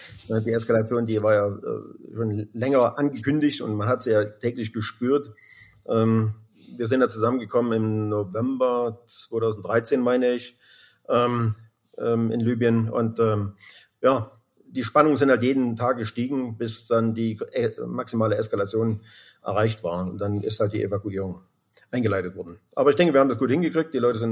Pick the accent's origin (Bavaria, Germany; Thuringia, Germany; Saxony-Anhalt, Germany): Thuringia, Germany; born there; Ja, also ich bin im Osten geboren, in Thüringen. Und zur Wende war ich genau 18 Jahre alt.